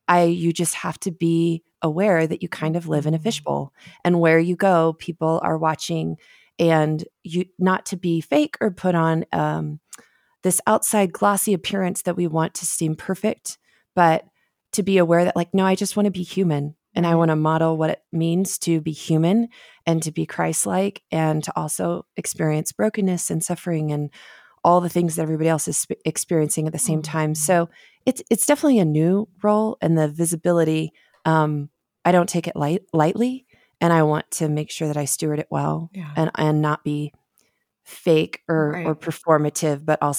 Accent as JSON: {"language": "English", "region": "Colorado", "country": "United States", "tie": "born or raised there", "also_born_or_lived": "Texas", "said": "But I was technically born in Texas, so I am a Texan by birth, but the majority of my life has been in Colorado."}